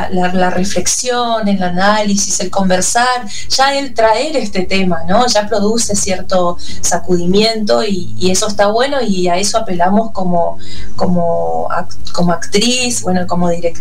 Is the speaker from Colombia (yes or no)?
no; Paso de los Libres, Corrientes, Argentina; yo vengo de Paso de los Libres Corrientes, que es un pueblo muy pequeño